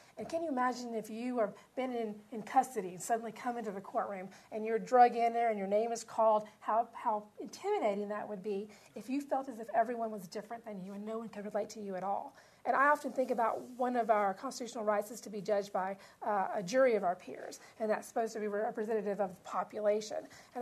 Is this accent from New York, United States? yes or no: no; Alabama, United States; or that I have, even I'm from Alabama, it's a different, it's a whole little subculture into itself